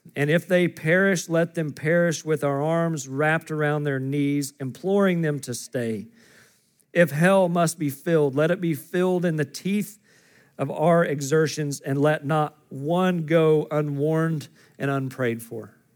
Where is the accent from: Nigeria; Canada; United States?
United States; Oklahoma; I'm from Oklahoma, as I mention every time I get up here.